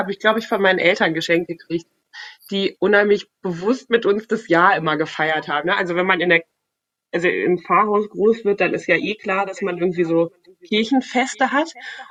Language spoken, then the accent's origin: German; Rhineland, Germany; als Kind im Rheinland